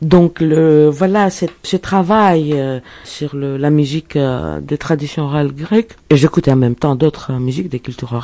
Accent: Greece; j'ai grandi en Grèce

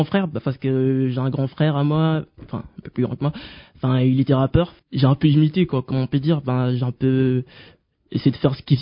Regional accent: Liège, Wallonia, Belgium; Ben, vu que j'ai grandi à Liège, je commence à faire mes musiques chez moi

